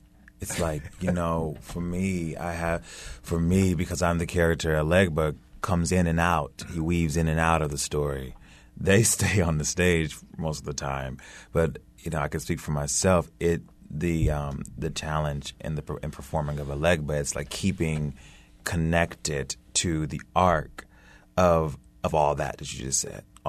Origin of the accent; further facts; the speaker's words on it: Los Angeles, California, United States; Yeah, I'm from L.A., though.